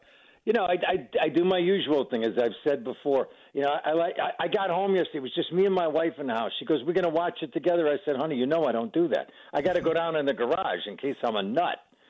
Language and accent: English; Buffalo, New York, United States; No, I'm from Buffalo. It's not over until it's over.